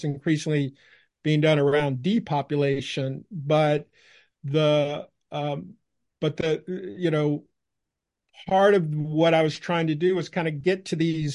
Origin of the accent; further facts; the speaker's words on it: the South, United States; accent: Southern; Well, we'll have to decide whether your listeners think that my Southern accent is coming through.